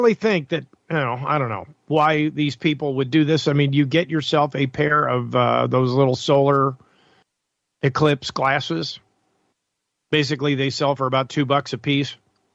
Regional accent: Buffalo, New York, United States; Well, because Buffalo is my hometown.

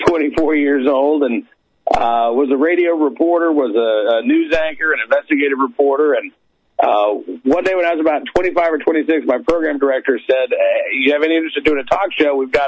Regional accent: Oklahoma City, Oklahoma, United States; also born or lived in Massachusetts; Well, I grew up in Oklahoma. Was born in Massachusetts, but my family moved to Oklahoma when I was about 2 years old. So I grew up in Oklahoma City.

